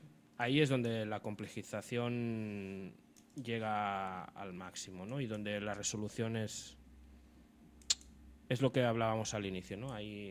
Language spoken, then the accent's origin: Spanish; Catalonia, Spain; born there; Yo tengo apellido castellano, soy nacido en Cataluña, no soy nada más. O sea, soy nacido aquí.